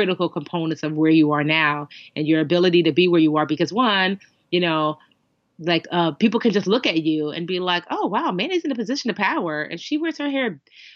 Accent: Nigeria; Nigerian. I'm Nigerian.

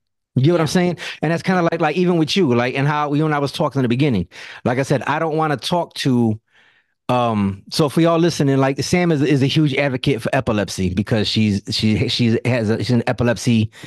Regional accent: Puerto Rico; born there; I was born in Puerto Rico.

